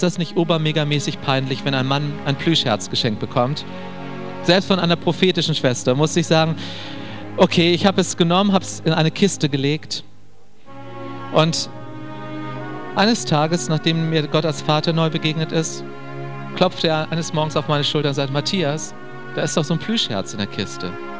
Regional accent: Hannover, Lower Saxony, Germany; Und da habe ich gedacht, das ist so weit weg von meiner Heimat. Also wenn die anschließend alle lachen über mich, dann erfährt das in Hannover niemand.

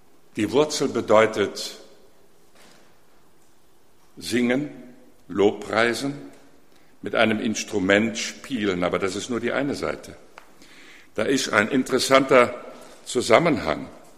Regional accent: Łódź, Łódź Voivodeship, Poland; moved away; alles, was wir retten konnten damals, wir stammen aus Lodz, war ein kleiner Koffer

